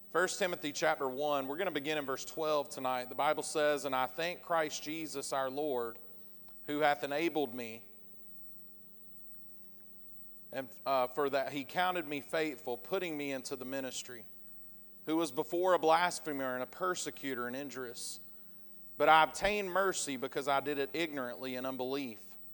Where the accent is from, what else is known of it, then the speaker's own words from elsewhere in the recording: Georgia, United States; My family, we're from Georgia, and so we have a lot of sayings.